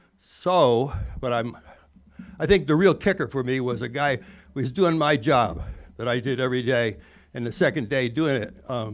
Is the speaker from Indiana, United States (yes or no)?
no; New York, United States; And I played sports, I grew up in New York, and you could, at the time, you could drink legally when you're 18.